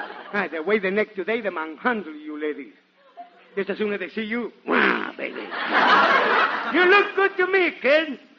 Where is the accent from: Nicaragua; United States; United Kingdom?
Nicaragua; English is a second language; I come from Nicaragua. Right near the Panama Canal, we used to have the old Spanish custom.